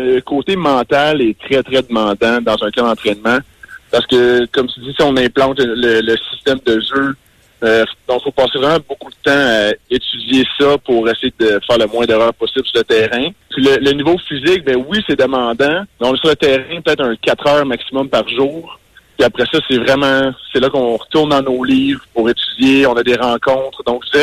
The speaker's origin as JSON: {"language": "French", "region": "Quebec", "country": "Canada", "said": "Puis en tant que Québécois aussi"}